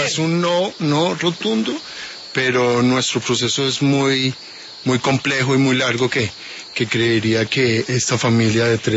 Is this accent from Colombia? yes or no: no; United States; born there; Yo soy ciudadano americano, yo nací en Estados Unidos